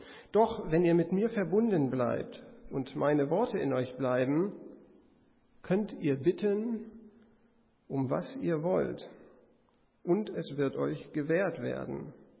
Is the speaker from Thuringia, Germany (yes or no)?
no; Bremen, Germany; Ich komme aus Bremen, bin diesmal mit meiner Familie auch hier